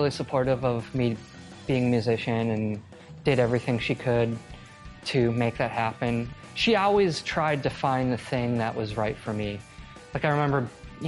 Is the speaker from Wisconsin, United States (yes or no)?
yes; Menomonee Falls, Wisconsin, United States; I grew up in Menominee Falls on a street called Destiny Drive, which is a pretty cool name for a street, I guess.